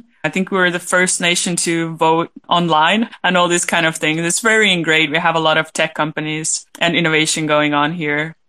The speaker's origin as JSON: {"language": "English", "country": "Estonia", "first_language": "Estonian", "second_language": "English", "said": "me speak English, they are so super weirded out when they hear that I'm actually Estonian, because my accent over the years gotten very comfortable and not very Estonian sounding accent at all."}